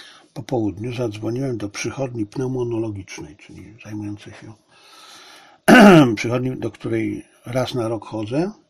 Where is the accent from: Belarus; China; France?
China; on wie, że ja jestem Chińczyk. No, od zawsze wie, że jestem Chińczyk.